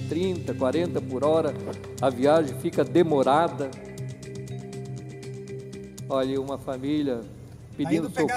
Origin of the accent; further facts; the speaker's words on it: São João Batista, Santa Catarina, Brazil; also born or lived in Major Gercino; nasci aqui em Major Jercino, fui criado em São João Batista, estudei em Araquari e com 18 anos fui morar no Oeste.